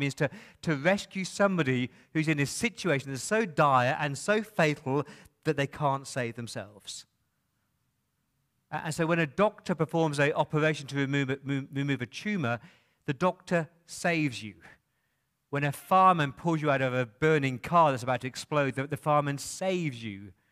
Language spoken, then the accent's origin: English; England, United Kingdom; I'm an Englishman.